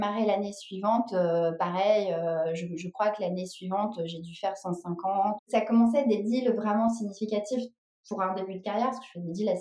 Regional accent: France; accent: French; je viens de débarquer avec mon petit accent français

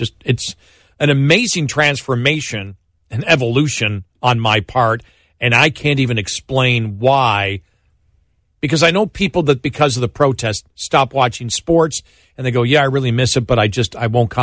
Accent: Buffalo, New York, United States; And hockey, you know, growing up in Buffalo, you just absolutely love hockey.

